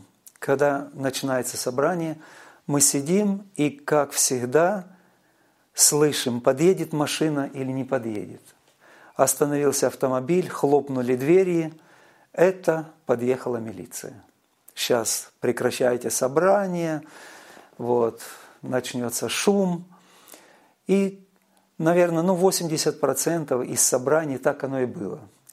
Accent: Timashevsk, Krasnodar Krai, Russia; Родился я на Кубани. Тогда еще была станица Тимошевская. Вот. Детство прошло мое в многодетной семье христианской.

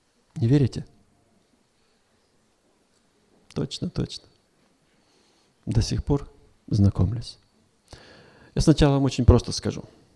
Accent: Slavgorod, Altai Krai, Russia; Приехал я из Сибири. Город Славгород там такой есть небольшой.

